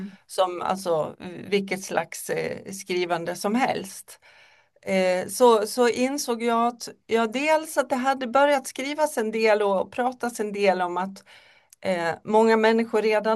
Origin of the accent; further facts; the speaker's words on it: Mora, Dalarna County, Sweden; now in Örebro, Sweden; Om det hörs något litet sjung när jag pratar ibland så kommer det från Mora i Dalarna där jag är född och uppväxt. Men jag bor alltså i Örebro sedan väldigt många år tillbaka.